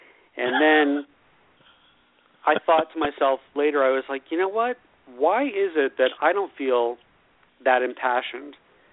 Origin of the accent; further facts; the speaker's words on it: California, United States; And I grew up in Orange County, and my parents are ultra conservative